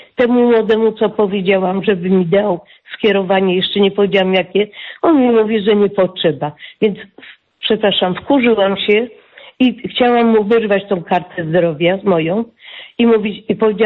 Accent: Kraków, Lesser Poland, Poland; ja z Krakowa pochodzę, ale jestem po operacji kręgosłupa.

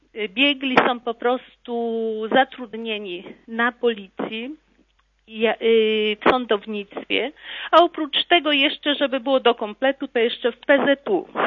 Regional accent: Poland; Jestem z południa Polski

